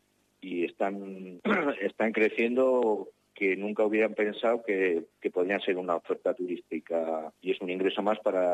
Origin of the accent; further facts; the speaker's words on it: Vitoria-Gasteiz, Basque Country, Spain; yo soy de Gasteiz